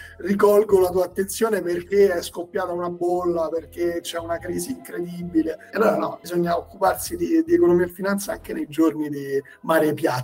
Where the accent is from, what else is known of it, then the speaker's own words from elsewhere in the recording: Rome, Lazio, Italy; che noi siamo di Roma tutti quanti.